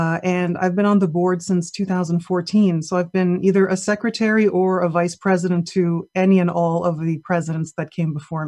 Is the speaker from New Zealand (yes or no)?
no; Montreal, Quebec, Canada; I'm born and raised in Montreal, and I'm Greek, as you can tell by my last name.